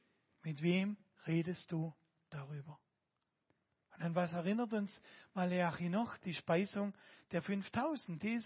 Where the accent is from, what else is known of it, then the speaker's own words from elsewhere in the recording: South Germany, Germany; Ich komme ja aus Süddeutschland